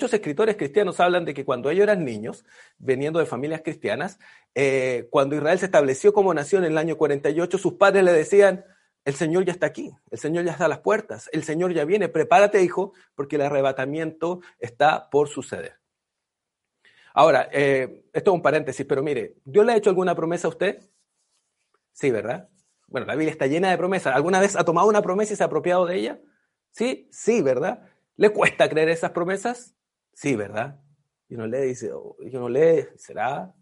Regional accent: Chile; como los chilenos tenemos como un trauma con eso

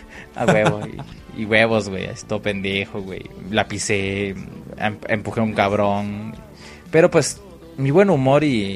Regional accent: Tlagolilo, Durango, Mexico; allá en Tlagolilo, Zaragoza, Durango, que es pues, mi pueblo

